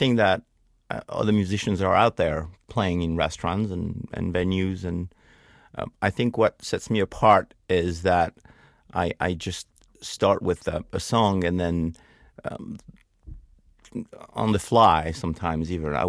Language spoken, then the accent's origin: English; France; also born or lived in Spain; Well, I grew up in France, actually. I was about 6 months old when my mom and dad moved to France. I was born in Spain.